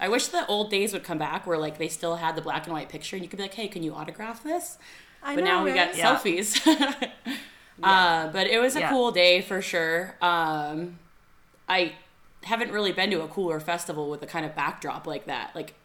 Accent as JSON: {"language": "English", "region": "New England", "country": "United States", "tie": "born or raised there", "said": "As a kid, we definitely get to like go see them growing up in New Hampshire and Maine and New England."}